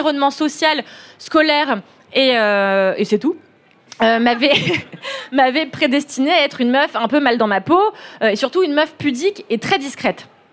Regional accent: Levallois-Perret, Île-de-France, France; Et donc, j'ai grandi à Levallois en étant une enfant

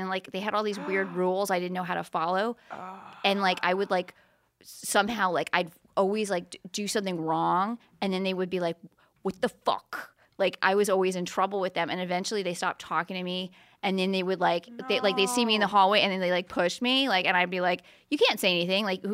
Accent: New York, United States; I grew up in New York, and no one caught up with it.

